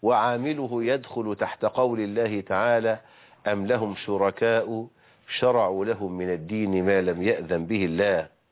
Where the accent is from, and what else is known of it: Egypt